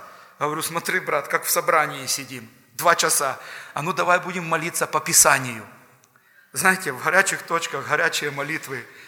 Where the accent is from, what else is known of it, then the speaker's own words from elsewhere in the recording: Ukraine; И чеченец узнал, что я украинец